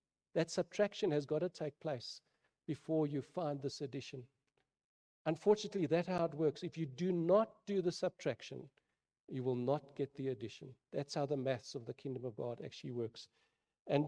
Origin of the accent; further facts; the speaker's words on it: Germiston, Gauteng, South Africa; I grew up in Germiston.